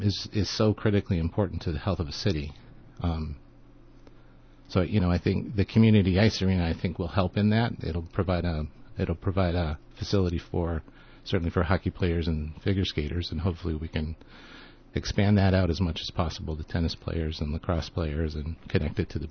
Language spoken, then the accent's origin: English; Gillette, Wyoming, United States; And, you know, growing up in Gillette, when we, you know, as kids didn't have much to do, we would go to the rec center and we'd play pickup basketball games and volleyball games.